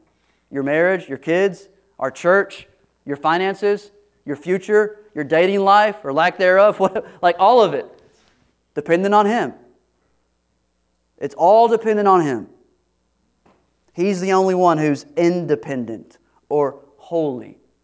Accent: Texas, United States; I grew up in East Texas. You know, we just wear our shoes.

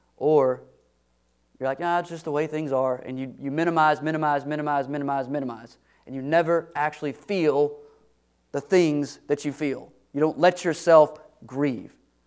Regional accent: Texas, United States; Okay, I'm from East Texas.

